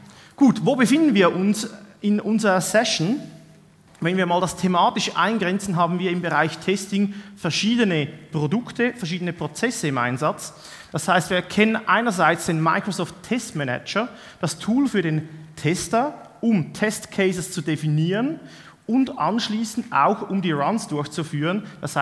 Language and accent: German; Switzerland; ich arbeite bei Fortecture, und wie man unschwer erkennen kann, ich komme aus der Schweiz.